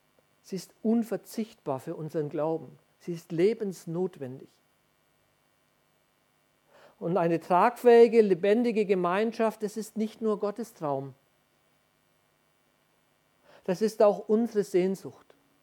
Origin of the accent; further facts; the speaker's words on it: Bavaria, Germany; ich bin ja ein Franke. Stefan weiß, von was ich spreche. Wir Franken, wir freuen uns ja gerne mal nach innen.